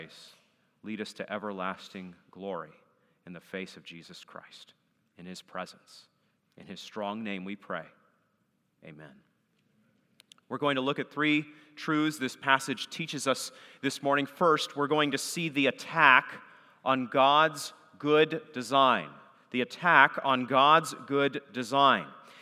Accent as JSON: {"language": "English", "region": "Maine", "country": "United States", "said": "I'm from Maine, as you heard, so forests are a big deal to us."}